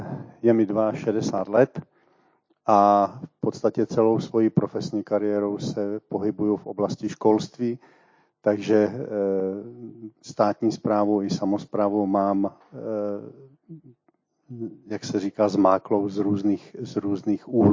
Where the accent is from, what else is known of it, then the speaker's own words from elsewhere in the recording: North Moravia, Czechia; now in Prague, Czechia; nejsem rodilý Pražák, pocházím ze severní Moravy, tak mi Řepy na určitou dobu otevřely svou náruč a několik let jsem bydlel na ulici Španělova